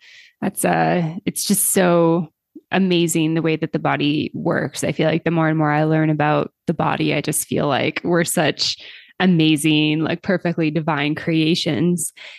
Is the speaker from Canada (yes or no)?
yes; Western Canada, Canada; I'm from Western Canada, so bears, cougars, that's a real possibility.